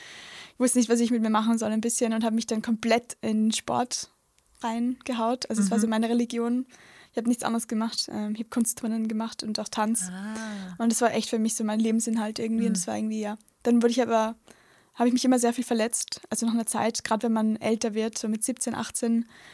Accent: Vienna, Austria; born there; Also ich bin in Wien geboren. Meine Familie war, also sie waren nicht mal Kulturkatholiken, würde ich sagen. Sie waren so eine Mischung zwischen Kulturkatholiken, aber auch sind aus der Kirche ausgetreten.

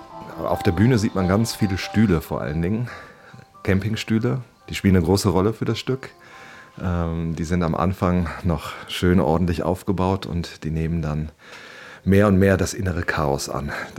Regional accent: Mülheim an der Ruhr, North Rhine-Westphalia, Germany; moved away as an adult; Ich habe Mülheim an der Ruhr, wo ich aufgewachsen bin, habe ich verlassen, um Theater zu studieren.

